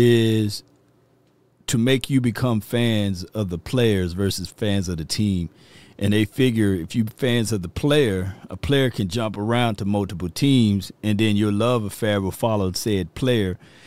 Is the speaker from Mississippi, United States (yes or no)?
yes; Mississippi, United States; And because I'm from Mississippi, we don't have a professional team, you know.